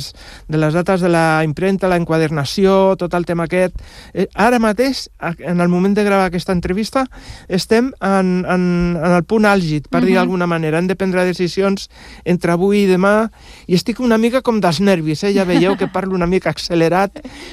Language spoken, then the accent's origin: Catalan; Badalona, Catalonia, Spain; jo sóc del barri de la Pau, que antigament es deia el barri de la Immaculada. Això fa la tira d'anys, està tocant a Santa Coloma. I quan vaig anar a viure amb la meva dona, me'n vaig anar a viure a Bufalà.